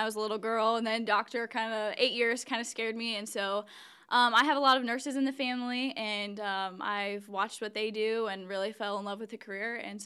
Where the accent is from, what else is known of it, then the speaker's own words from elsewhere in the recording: Walnut, Iowa, United States; I'm from Walnut, Iowa, and I am a senior here at AHSTW.